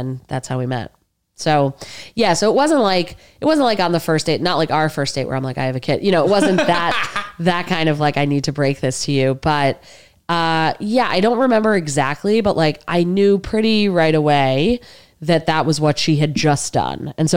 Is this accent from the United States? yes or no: yes; New Jersey, United States; So I went to Mariah, which is a Jewish day school in Englewood, New Jersey. And then I went to Ramaz on the Upper East Side.